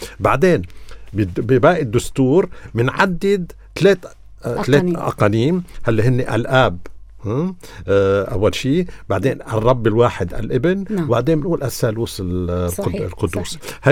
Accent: Lebanon; نحن لبنانية

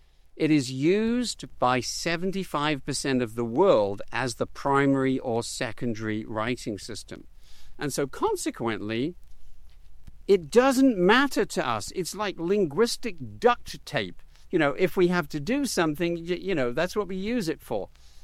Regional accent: England, United Kingdom; as an Englishman growing up, I knew about the Welsh language.

